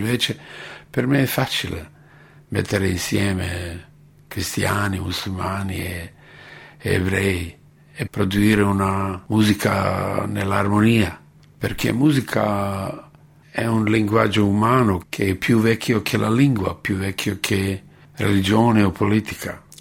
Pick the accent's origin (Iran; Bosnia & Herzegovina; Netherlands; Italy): Bosnia & Herzegovina; Sarajevo, Federation of Bosnia and Herzegovina; Italian is a second language; Vengo da Sarajevo, allora porto questa musica che viene dalla frontiera